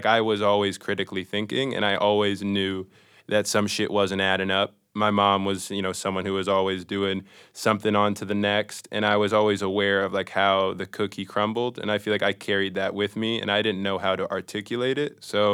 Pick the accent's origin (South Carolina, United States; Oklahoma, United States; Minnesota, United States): Minnesota, United States; St. Paul; born there; also born or lived in Chicago / Las Vegas / Colorado / Dubai; now in New York, United States; I was born in St. Paul, Minnesota, and I moved throughout Chicago, Las Vegas, Colorado, Dubai, Los Angeles, and now I've been in New York for 8 years.